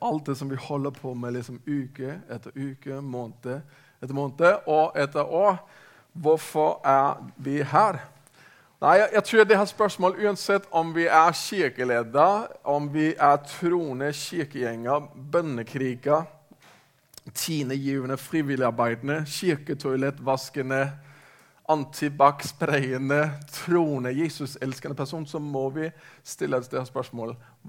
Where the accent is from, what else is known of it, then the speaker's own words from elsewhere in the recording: Denmark; Norwegian is a second language; now in Norway; Men jeg kommer altså fra Danmark og har bodd i Norge i en snart 20 år